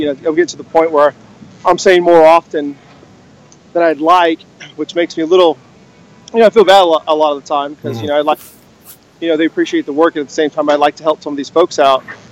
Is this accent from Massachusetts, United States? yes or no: no; Oxnard, California, United States; So I went to high school. I was born in Oxnard. I went to high school in Oxnard.